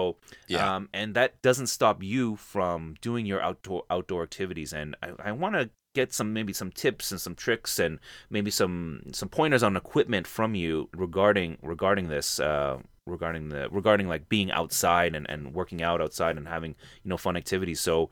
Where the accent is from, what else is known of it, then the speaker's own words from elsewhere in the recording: Canada; and I'm from Canada, which is we are hitting the winter season.